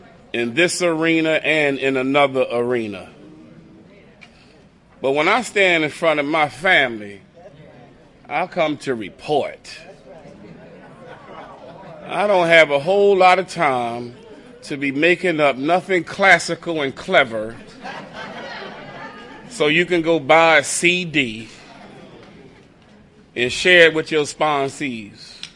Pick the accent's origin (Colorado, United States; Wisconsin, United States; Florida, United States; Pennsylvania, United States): Pennsylvania, United States; Philadelphia; Now, I'm a bum from North Philly who nobody wanted to listen to.